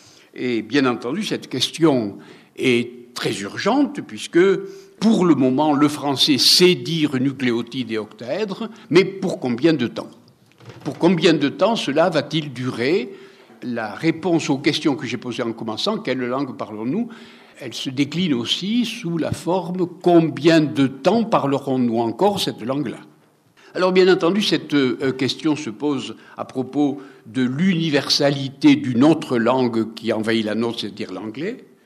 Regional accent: Occitanie, France; accent: Gascon; first language Gascon; French is a second language; le français, celui que j'utilise maintenant, est ma seconde langue, puisque lorsque j'étais jeune, j'ai été nourri en gascon, c'est-à-dire dans un patois d'Occitanie

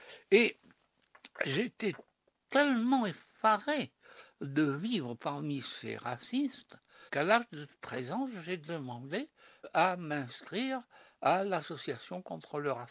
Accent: Toulon, Provence-Alpes-Côte d'Azur, France; born there; Je suis né à Toulon, oui.

